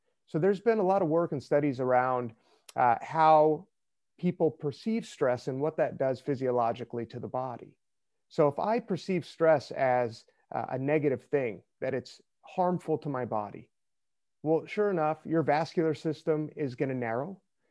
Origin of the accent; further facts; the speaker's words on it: Albuquerque, New Mexico, United States; moved away as an adult; now in Seattle, United States; So I grew up in the Southwest in Albuquerque, New Mexico. And, you know, about 10 or 12 years ago, well, a little bit more, 13, I moved up to the Pacific Northwest to Seattle.